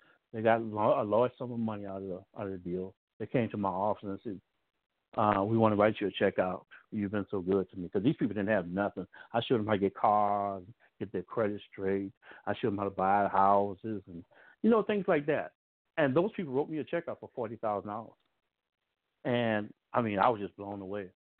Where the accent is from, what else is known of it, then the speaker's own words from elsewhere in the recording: New Orleans, Louisiana, United States; also born or lived in Dallas; I'm from New Orleans. I lived in Dallas for 20 years, but I went to see Merrill Lynch